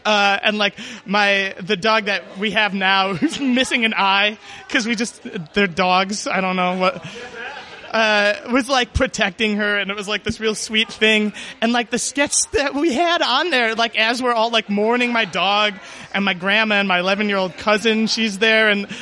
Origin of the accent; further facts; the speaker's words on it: Chicago, Illinois, United States; I grew up in Chicago, and a friend of mine that grew up here